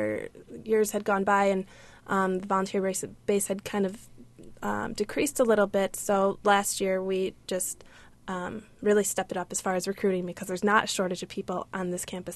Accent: Evergreen Park, Illinois, United States; I grew up just outside Chicago on the south side in Evergreen Park.

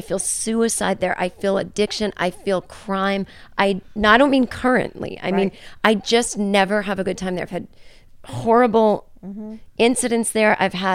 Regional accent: Massachusetts, United States; I swear that's where we're from. We're from Massachusetts.

